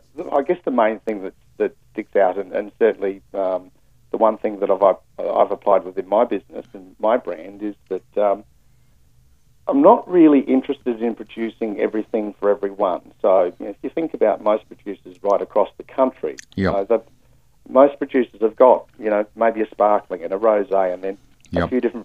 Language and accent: English; McLaren Vale, South Australia, Australia; As you know, I grew up in McLaren Vale.